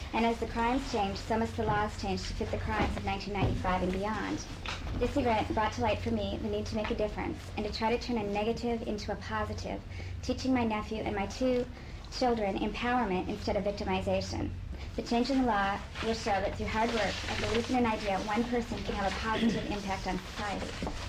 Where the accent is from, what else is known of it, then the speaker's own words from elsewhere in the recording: Anchorage, Alaska, United States; I moved to Anchorage in 1971 with my family, and I grew up out in South Anchorage. Back then, it was the most wonderful place to grow up.